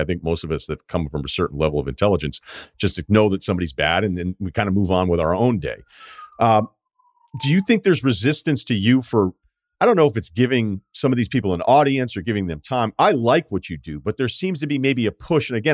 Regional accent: Massachusetts, United States; I'm from Massachusetts. I love the city, but you know, it's not like I'm a New York City person at all.

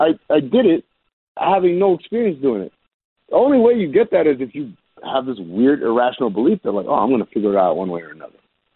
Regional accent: Sudan; a lot of you don't know, but I'm from Sudan.

